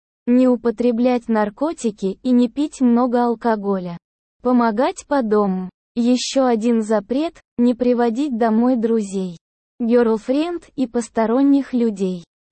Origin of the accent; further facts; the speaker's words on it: Saint Petersburg, Russia; now in California, United States; Всем привет из солнечной Калифорнии. … Уже 8 лет я проживаю в США. Я родился и вырос в Питере.